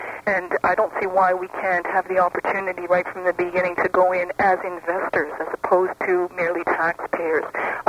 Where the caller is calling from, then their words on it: Whitehorse, Yukon, Canada; I'm calling from Whitehorse.